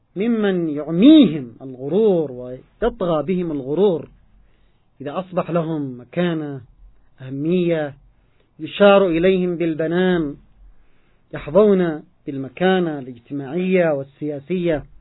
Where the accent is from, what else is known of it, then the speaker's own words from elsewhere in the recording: Yemen; من التعبيرات المحلية في بلدنا اليمن